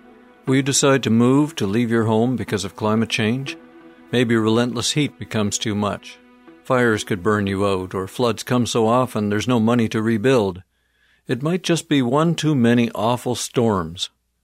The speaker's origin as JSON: {"language": "English", "country": "Canada", "said": "as another Canadian"}